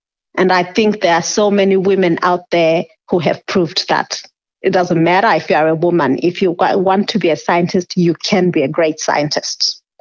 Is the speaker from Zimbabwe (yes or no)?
yes; Zimbabwe; because I grew up in Zimbabwe